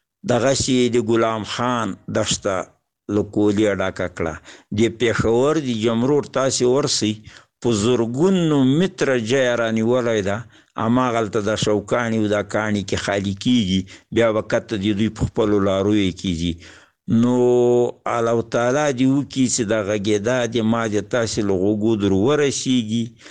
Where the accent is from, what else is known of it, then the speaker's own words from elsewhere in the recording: Paktia, Afghanistan; د پکتیا د ولایت یو کامی سپینګیری